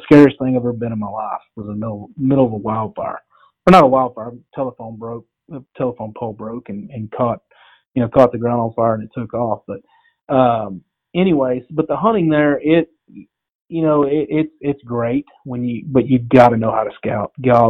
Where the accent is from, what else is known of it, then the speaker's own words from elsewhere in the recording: Texas, United States; now in Canada; But I grew up on the Gulf Coast, you know, just southeast Texas, and I love shooting speckle bellies.